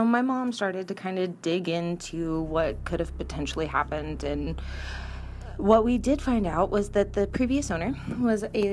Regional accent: California, United States; I come from Central California, and I have been a sensitive practically my entire life.

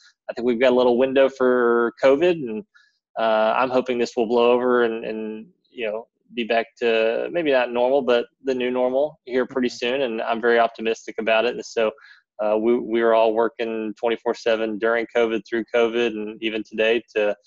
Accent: Texas, United States; Well, I'm from Texas, so it's country.

